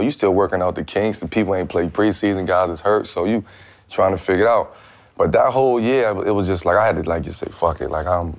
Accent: Brooklyn, New York, United States; So it was just hard growing up in Brooklyn, man, as a kid.

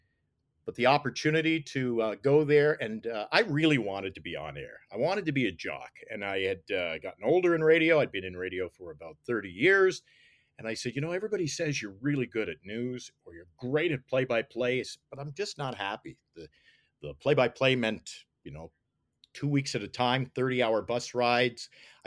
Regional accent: Nova Scotia, Canada; because growing up in Nova Scotia, the Canadian content rules

